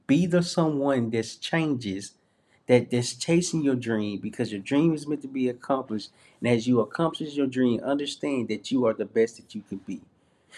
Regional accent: Little Rock, Arkansas, United States; I'm from a small town. I'm from Little Rock, Arkansas.

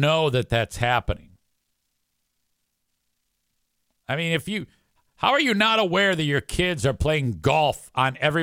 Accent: Detroit, Michigan, United States; Because back where I grew up in Detroit, Devil's Night was big.

